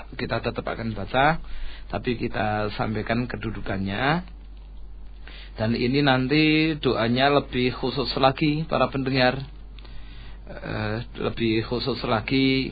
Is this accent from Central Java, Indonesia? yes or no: yes; Salatiga, Central Java, Indonesia; saya termasuk jarang yang libur karena saya sendiri juga asli Salatiga, juga dekat.